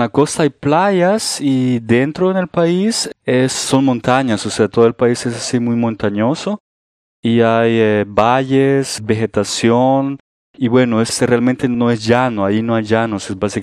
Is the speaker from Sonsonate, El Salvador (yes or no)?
no; San Salvador, El Salvador; Pues yo vengo de San Salvador, que es la capital de El Salvador.